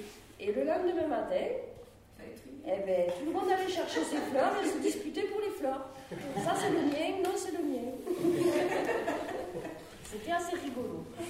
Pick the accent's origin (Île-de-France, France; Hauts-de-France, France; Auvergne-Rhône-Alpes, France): Île-de-France, France; Rambouillet; Donc moi, je suis originaire de Rambouillet. Mes deux parents sont originaires de Rambouillet. Donc Rambouillet, c'est mon village. Même si je n'y habite pas en permanence. Voilà, maintenant, depuis qu'on est à la retraite, on y est de plus